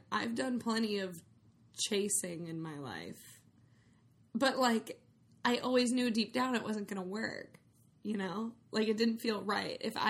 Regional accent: Madison, Wisconsin, United States; Peter, one of the men, is from Madison, Wisconsin, my hometown.

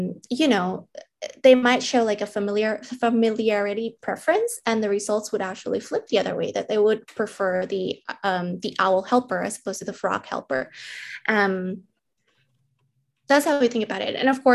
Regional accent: Jakarta, Indonesia; English is a second language; So I grew up in Indonesia, in Jakarta, when I was, what, like 9 or 10

